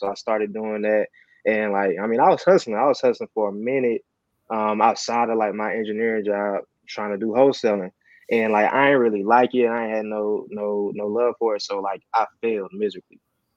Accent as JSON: {"language": "English", "town": "Atlanta", "region": "Georgia", "country": "United States", "tie": "born or raised there", "said": "I'm from Atlanta, born and raised. I grew up here. I went to school here. I work here. And I do real estate here. So, been in the same city pretty much my whole life."}